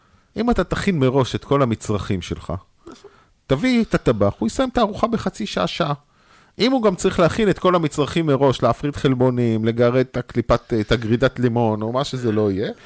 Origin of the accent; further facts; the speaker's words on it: Ra'anana, Central District, Israel; also born or lived in Kfar Saba; אני כפר סבאי, אני באתי מרעננה במקור